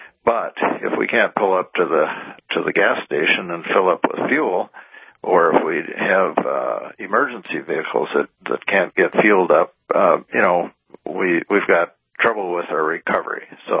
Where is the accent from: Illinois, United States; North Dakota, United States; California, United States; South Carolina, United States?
North Dakota, United States; Mandan; also born or lived in Iowa; I grew up in Mandan, North Dakota, and I spent 4 years after college in Iowa with the electric industry.